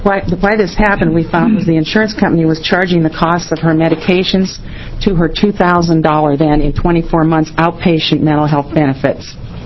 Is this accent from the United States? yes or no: yes; Portland, Oregon, United States; I'm from Portland, and I'm … that Senator Kate Brown referred to early